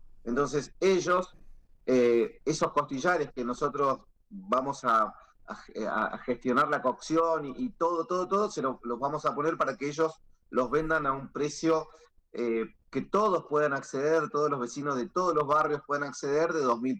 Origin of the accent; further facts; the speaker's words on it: Río Negro, Argentina; si somos rionegrinos, somos de la Patagonia y bien argentinos